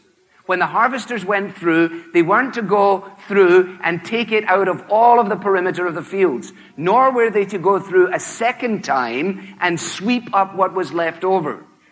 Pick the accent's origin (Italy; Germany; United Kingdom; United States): United Kingdom; Glasgow, Scotland; I grew up in Glasgow, which is a big city, the second city of the British Empire at that time, and took vacations way up in the north of Scotland.